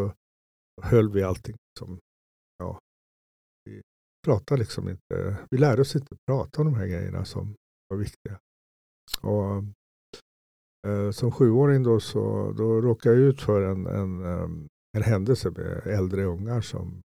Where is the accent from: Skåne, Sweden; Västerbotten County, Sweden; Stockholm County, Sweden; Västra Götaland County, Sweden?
Stockholm County, Sweden; Stockholm; also born or lived in Solna / Turku, Finland; 7-åring och sådär, när jag hade blivit mobbad ganska mycket i Stockholm här jag växte upp. Jag föddes i Stockholm, eller i Solna. Sen flyttade min familj till Åbo, eller pappa skickade mamma och mig till Åbo.